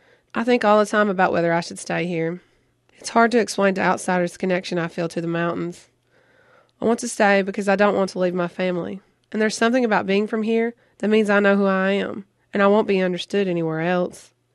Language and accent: English; Kentucky, United States; an old video from a mine disaster in my hometown. In 1976, there were two explosions at the Scotia mine in Letcher County, Kentucky.